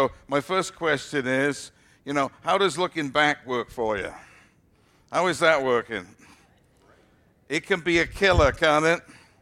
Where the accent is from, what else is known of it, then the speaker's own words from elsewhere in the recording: Wales, United Kingdom; When I was a kid, I grew up in Wales, and therefore I was very nostalgic.